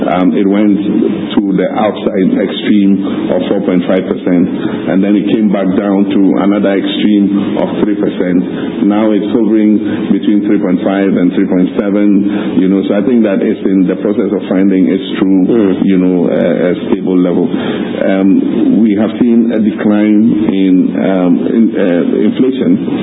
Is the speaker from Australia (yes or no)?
no; Ghana; what we want as Ghanaian people, what we want our country to be in 40 years.